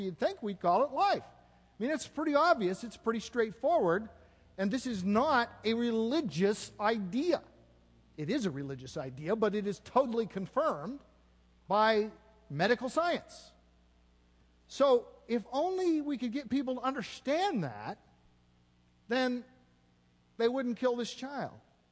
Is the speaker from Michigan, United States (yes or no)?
no; Oregon, United States; not only in my home state of Oregon, but in Minnesota and all over the place.